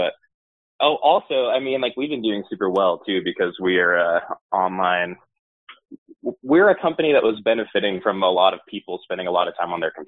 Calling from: Salt Lake City, Utah, United States; from Salt Lake City.

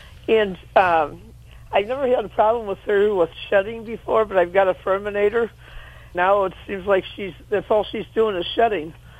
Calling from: St. Louis, Missouri, United States; St. Louis, Missouri.

